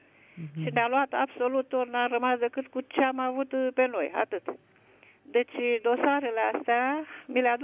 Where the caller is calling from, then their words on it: Câmpina, Prahova, Romania; Sunt din Câmpina